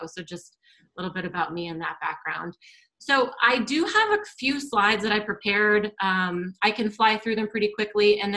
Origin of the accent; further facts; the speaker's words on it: Boston, Massachusetts, United States; now in San Francisco, United States; And as Kevin said, I'm originally from Boston.